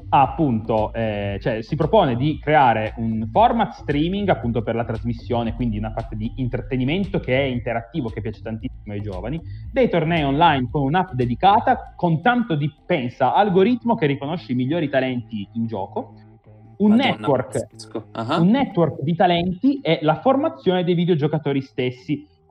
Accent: Naples, Campania, Italy; visto che siamo di Napoli

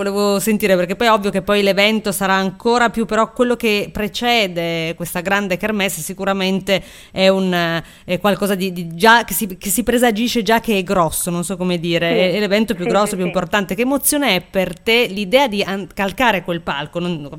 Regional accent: Piedmont, Italy; anch'io sono piemontese, quindi siamo seri, siamo seri ma in senso buono ovviamente.

